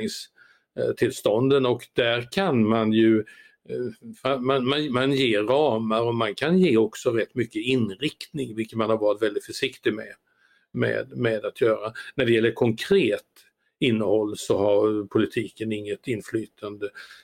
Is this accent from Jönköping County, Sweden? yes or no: yes; Aneby, Jönköping County, Sweden; born there; Det gjordes i min födelseort Aneby för flera decennier sedan.